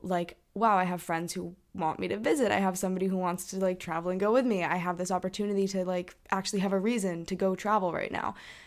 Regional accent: Hong Kong; we also have a best friend from when we grew up in Hong Kong

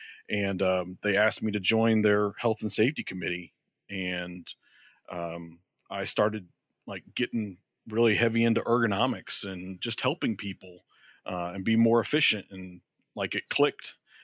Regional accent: Georgia, United States

